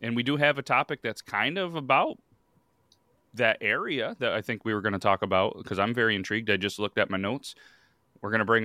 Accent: Syracuse, New York, United States; I grew up in the Syracuse area. Pretty good sized city. And it just wasn't for me, man.

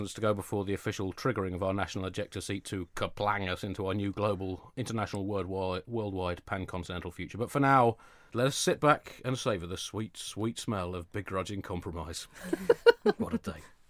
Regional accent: United Kingdom; It's a fundamental part of being British.

